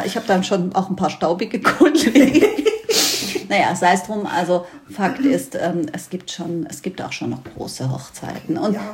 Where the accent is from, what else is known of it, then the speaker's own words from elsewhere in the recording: Baden-Württemberg, Germany; Ja, ich bin Schwabe, schlägt auch durch.